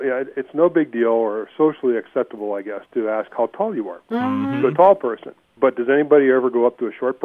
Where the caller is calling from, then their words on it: Ruidoso, New Mexico, United States; Ruidoso, New Mexico.